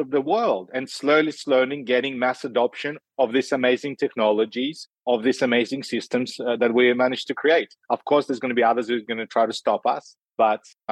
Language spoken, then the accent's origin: English; Australia; I'm from Australia. You're from Canada.